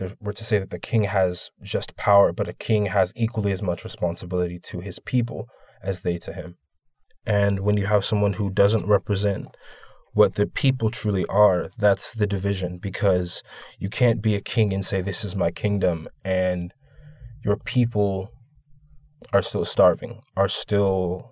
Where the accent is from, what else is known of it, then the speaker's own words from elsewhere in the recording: Inglewood, California, United States; also born or lived in South Central, Los Angeles; I grew up in Inglewood, California, and was raised there until my grandmother passed, and we moved to South Central and moved into her house.